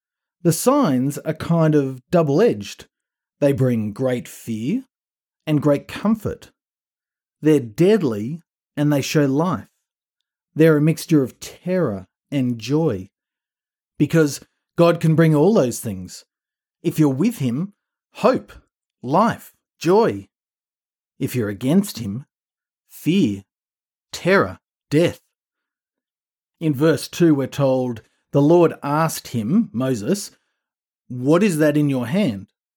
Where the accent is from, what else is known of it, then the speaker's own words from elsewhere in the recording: Australia; Trust me, I'm Australian.